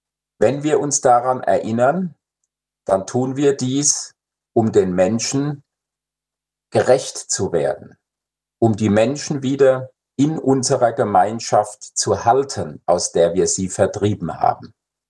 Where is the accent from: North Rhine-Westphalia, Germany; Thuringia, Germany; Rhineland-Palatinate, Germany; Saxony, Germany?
Rhineland-Palatinate, Germany; Frankenthal; in meiner Heimatstadt Frankenthal